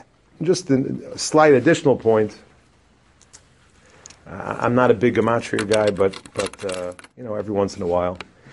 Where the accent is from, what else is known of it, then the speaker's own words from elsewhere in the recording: Teaneck, New Jersey, United States; I grew up in Teaneck with this Rosh Yeshiva. I was very close to his father. And when I grew up in Teaneck, now there's about 30 shuls in Teaneck.